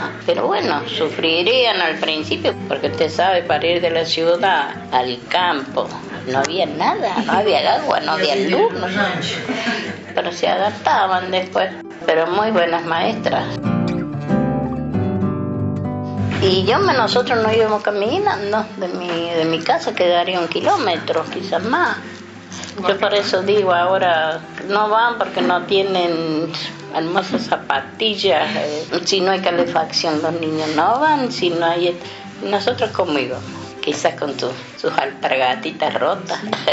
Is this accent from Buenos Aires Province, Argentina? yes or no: no; Pasinche, La Rioja, Argentina; mi pueblo era muy, muy chiquito, Pasinche, provincia de La Rioja. Está el límite de La Rioja, Catamarca